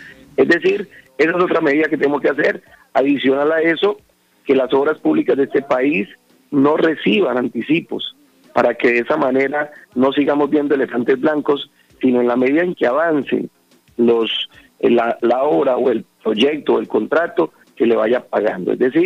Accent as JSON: {"language": "Spanish", "country": "Colombia", "said": "como buen colombiano"}